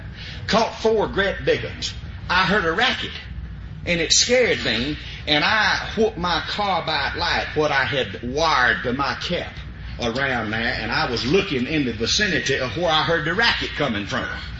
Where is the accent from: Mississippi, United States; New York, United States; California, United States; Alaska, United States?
Mississippi, United States; Liberty; First of all, I want you to know that I come from Route 4, Liberty, Mississippi. Now, that's 12 miles west of Macomb, Mississippi, 65 miles due northeast of Baton Rouge, Louisiana